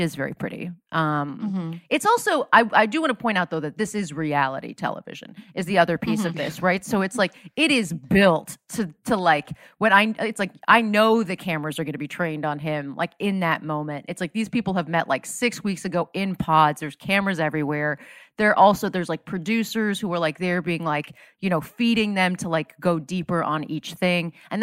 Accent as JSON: {"language": "English", "region": "Florida", "country": "United States", "tie": "born or raised there", "said": "I grew up in South Florida. There weren't that many like other brown folks, right?"}